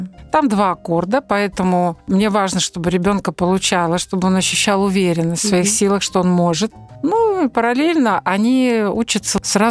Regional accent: Narowlya, Gomel Region, Belarus; born there; Я родилась на Припяти в Наровле, вот мне близко.

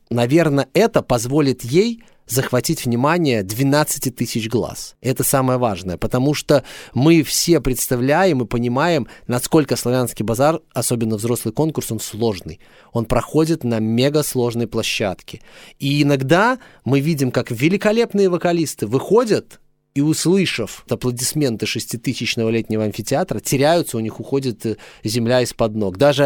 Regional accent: Belarus; Но, конечно же, как белорус, я болею за белорусов, и я никогда этого не скрывал.

